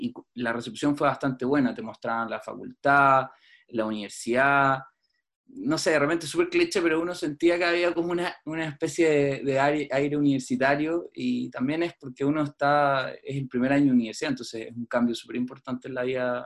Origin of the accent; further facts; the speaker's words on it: Talagante, Santiago Metropolitan Region, Chile; todo para mí era bastante novedoso porque yo soy de Talagante